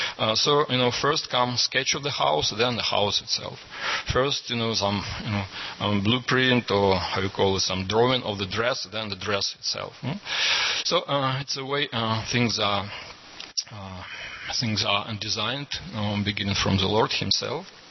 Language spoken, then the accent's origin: English; Far East, Russia; I come from Russia, from the far eastern part. I'm just across the Atlantic. My place is just near the China and North Korean border, so it's like a very far east of Russia.